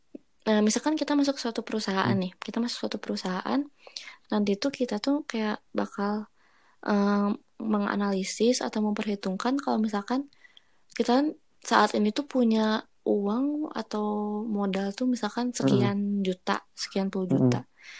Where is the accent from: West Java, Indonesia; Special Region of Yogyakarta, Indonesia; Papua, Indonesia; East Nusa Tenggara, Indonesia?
West Java, Indonesia; Bandung; also born or lived in Jakarta / Tangerang; dulu tuh keluarga aku tuh tinggalnya di Jakarta, Tangerang kayak gitu kan. Terus akhirnya pindah ke Bandung. Jadi aku ya udah dari kecil di Bandung gitu.